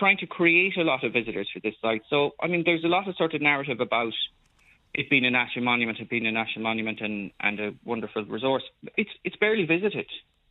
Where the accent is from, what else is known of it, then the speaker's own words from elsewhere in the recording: Ireland; I'm as Irish as the next person.